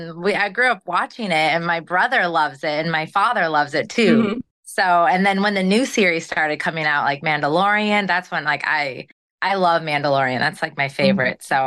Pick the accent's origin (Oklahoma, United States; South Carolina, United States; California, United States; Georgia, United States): California, United States; now in Florida; I grew up in California, but I moved here to Florida about 6 years ago.